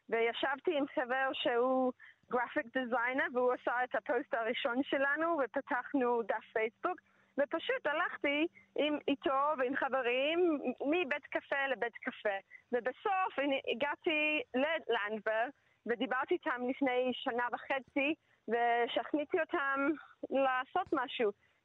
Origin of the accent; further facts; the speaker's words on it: England, United Kingdom; Hebrew is a second language; now in Israel; אני לא ישראלית במקור, אז זה ממש קשה לי להבין. לפעמים אני רואה כל הזבל על החוף וביער, ואני באתי מאנגליה